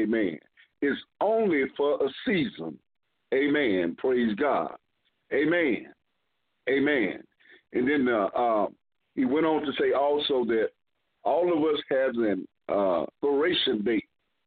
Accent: Florida, United States; I'm from Florida, too, like the pastor, and that's where most of my family is.

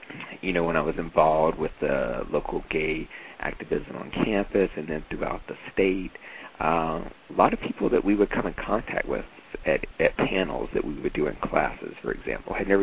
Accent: Mississippi, United States; You know, I grew up in Mississippi. I came out in Mississippi, and a lot of people are surprised by that I came out as much, you know, as openly as I did in Mississippi

